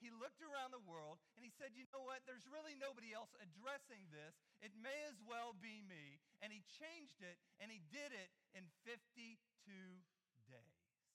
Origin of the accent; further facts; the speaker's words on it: Newton, Iowa, United States; I grew up in Newton, Iowa. What a great place to grow up. Home of the main Maytag company.